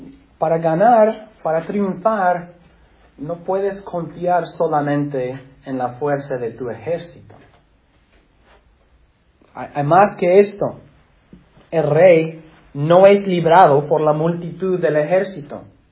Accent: United States; Spanish is a second language; Nosotros, como americanos o estadounidenses, nosotros somos así más o menos con relación a nuestro ejército también. Somos los Estados Unidos

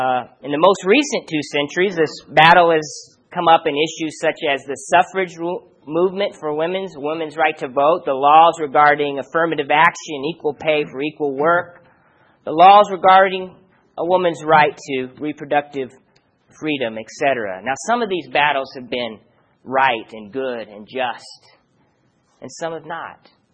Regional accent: Illinois, United States; So I'm from Central Illinois, and I'm a Cardinal fan.

